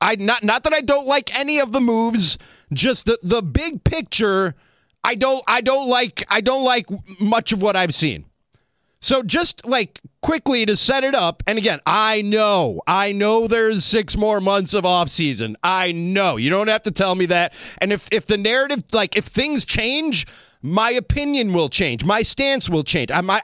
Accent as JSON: {"language": "English", "town": "Chicago", "region": "Illinois", "country": "United States", "tie": "born or raised there", "said": "I am born and bred in Chicago, true blue Cubs, Bears, Bulls fan, like you name it. I'm all Chicago."}